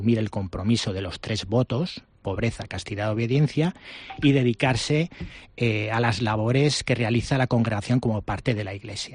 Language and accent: Spanish; Pamplona, Navarre, Spain; Exacto, soy de Pamplona.